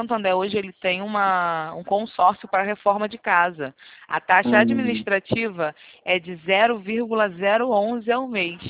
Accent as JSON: {"language": "Portuguese", "region": "Rio de Janeiro", "country": "Brazil", "said": "Só porque eu sou carioca?"}